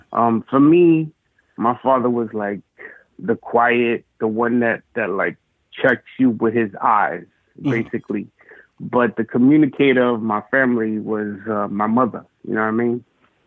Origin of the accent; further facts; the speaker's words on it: Bronx, New York, United States; I was born in Washington Heights on 174th and Audubon, and my pops bought a house in Soundview in the Bronx, which is where I pretty much witnessed the world, my growth.